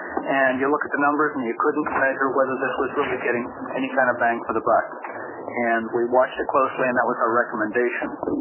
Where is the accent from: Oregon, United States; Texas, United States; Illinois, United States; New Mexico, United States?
Oregon, United States; Eugene; from Eugene, and I'm the chairman of the Contractors Board.